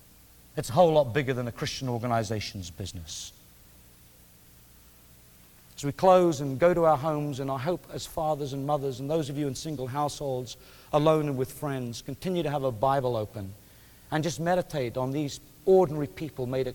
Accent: Scotland, United Kingdom; maybe I'm stupid and I'm Scottish

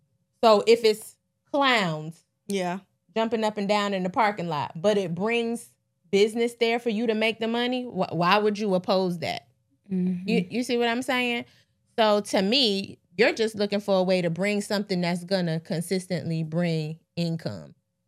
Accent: New York, United States; now in Columbia, United States; I'm from New York, so I don't know Columbia, but I do adventure seek.

